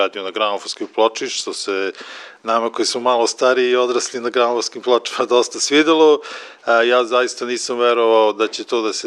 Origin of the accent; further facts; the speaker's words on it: Smederevska Palanka, Podunavlje District, Serbia; svirali u Smederevskoj Palanci, u mom rodnom gradu, što je bilo odlično, dosta mojih starih prijatelja je došlo